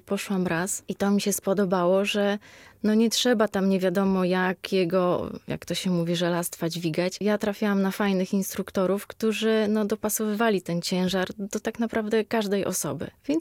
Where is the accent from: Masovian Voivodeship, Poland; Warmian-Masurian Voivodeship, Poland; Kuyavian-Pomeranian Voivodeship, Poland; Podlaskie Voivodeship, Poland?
Podlaskie Voivodeship, Poland; Białystok; Ja jestem z Białegostoku i tam byłam w szkole podstawowej.